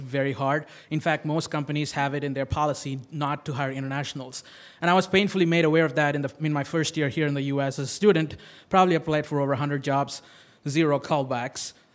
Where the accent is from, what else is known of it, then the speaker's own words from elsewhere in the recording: India; I grew up in India